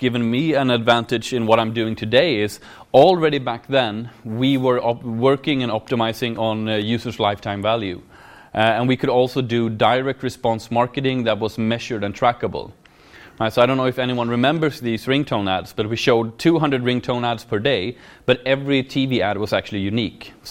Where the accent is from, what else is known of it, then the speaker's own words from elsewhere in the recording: Sweden; I am from Sweden.